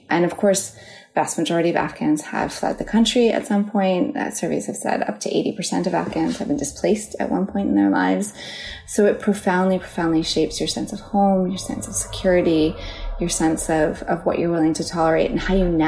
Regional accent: New York, United States; but I guess, you know, I'm from New York. I mean, that's a melting pot, right?

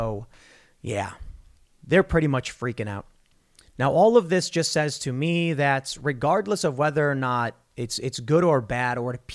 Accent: Chicago, Illinois, United States; I'm from Chicago.

